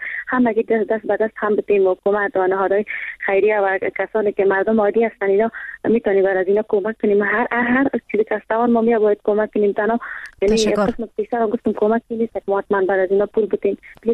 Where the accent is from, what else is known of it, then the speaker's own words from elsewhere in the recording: Afghanistan; ما مردم افغانستان